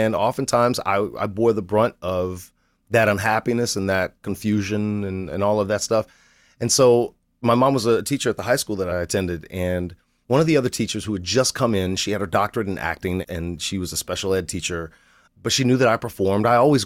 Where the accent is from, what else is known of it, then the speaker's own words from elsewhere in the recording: Cairo, Illinois, United States; Cairo, Illinois